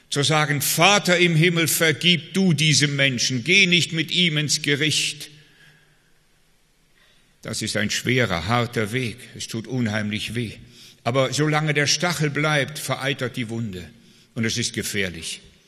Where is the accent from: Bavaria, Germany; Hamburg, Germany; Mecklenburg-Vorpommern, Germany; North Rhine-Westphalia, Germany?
North Rhine-Westphalia, Germany; Wiehl; ich bin in Wiel groß geworden, im Oberbergischen